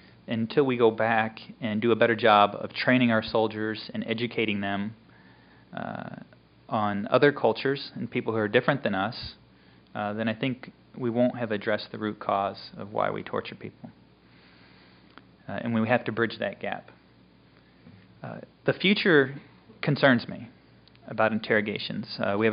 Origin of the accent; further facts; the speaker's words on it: United States; I want to issue you a formal apology for me as an American